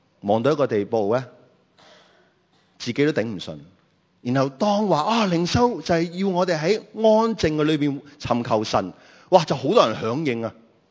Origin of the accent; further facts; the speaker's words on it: Hong Kong; 其实对我们香港人来讲呢是难的